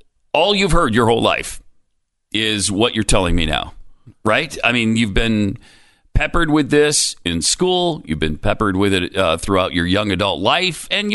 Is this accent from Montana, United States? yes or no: yes; Montana, United States; I grew up in Montana, and it was cold and snowy some years